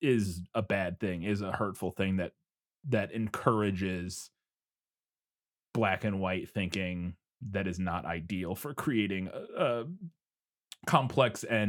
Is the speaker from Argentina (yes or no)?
no; United States; as an American, you know, I think a lot of us still are trying to find and peel back those layers within us that were created growing up in a deeply conservative culture